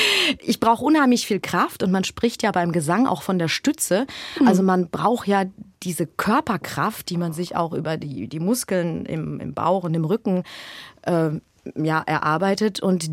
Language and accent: German; Gelsenkirchen, North Rhine-Westphalia, Germany; Ich komme aus Gelsenkirchen.